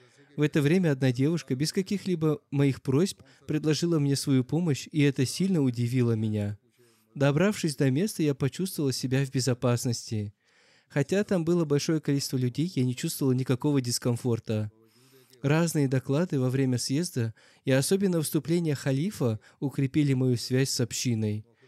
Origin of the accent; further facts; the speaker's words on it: Kosovo; Мы из Косово